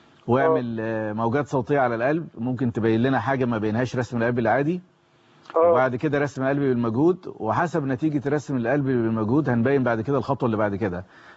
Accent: Egypt; يعني احنا في مصر عندنا معدل السن بالنسبه للشرايين التاجيه اقل من العالم المتقدم حوالي 10 سنين.

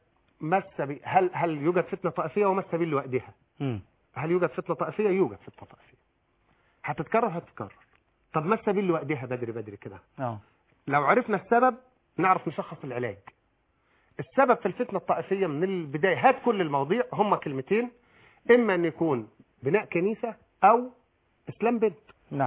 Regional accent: Upper Egypt, Egypt; انا بصفتي مسلم وبصفتي صعيدي وعربي

